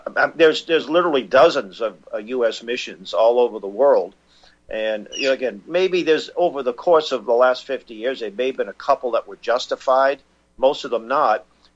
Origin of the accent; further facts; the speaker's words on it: Boston, Massachusetts, United States; Actually, I'm born and raised in Boston. My dad was from New Hampshire, so I do have roots in New Hampshire.